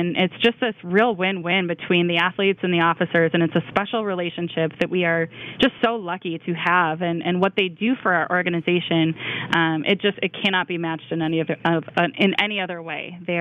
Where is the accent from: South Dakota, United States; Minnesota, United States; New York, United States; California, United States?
Minnesota, United States; Yeah, we're Minnesotans.